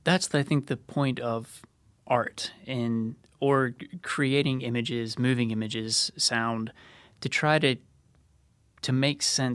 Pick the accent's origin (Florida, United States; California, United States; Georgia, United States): Florida, United States; Sure. I grew up in Southeast Florida. I grew up an hour away from NASA, not too far away from Cape Canaveral.